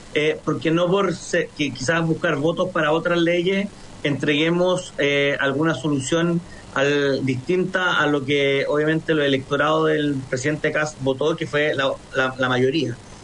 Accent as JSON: {"language": "Spanish", "region": "Araucanía", "country": "Chile", "said": "soy de Malleco, soy de la región de Araucanía y no me pienso mover de acá"}